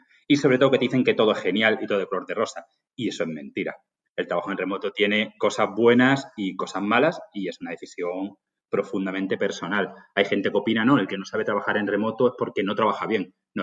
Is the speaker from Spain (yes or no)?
yes; Málaga, Andalusia, Spain; Me ponían gente de alrededor de mi pueblo, yo soy de Málaga. Yo estaba en Madrid